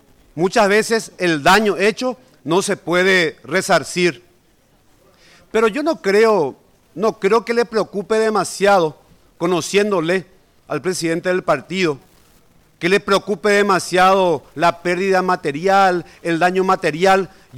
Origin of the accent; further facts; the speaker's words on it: Paraguay; realmente contento como paraguayo, como colorado